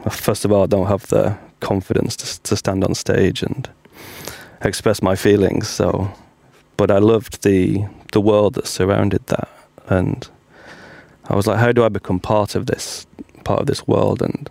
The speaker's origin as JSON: {"language": "English", "town": "Manchester", "region": "North West England", "country": "United Kingdom", "also_born_or_lived": "Bath / London / Stockholm", "moved": "as an adult", "said": "So I arrived in 2022, but I came via Stockholm, via London, but originally I'm from Manchester."}